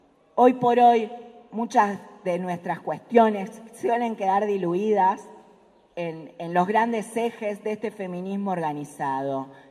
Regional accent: Santa Fe, Argentina; soy de Santa Fe, Argentina, travesti, feminista, entre otras tantas cosas.

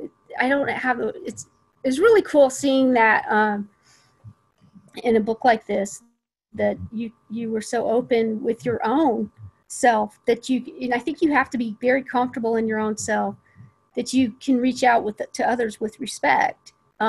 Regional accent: Seattle, Washington, United States; At that point, it had been 16 years since I've been back to Seattle. So it was so nice seeing my hometown.

